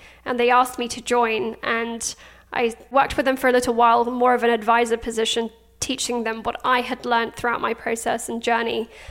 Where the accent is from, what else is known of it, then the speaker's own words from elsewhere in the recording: Afghanistan; now in London, United Kingdom; From Afghanistan.